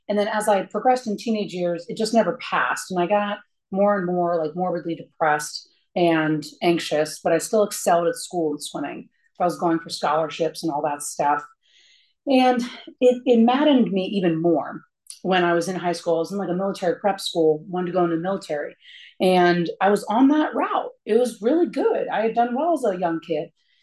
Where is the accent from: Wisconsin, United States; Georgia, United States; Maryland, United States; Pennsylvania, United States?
Maryland, United States; Cheverly; I grew up in Cheverly, Maryland. That's in Hyattsville, like right outside DC, I think on the east side, and had a nice little family, had one brother.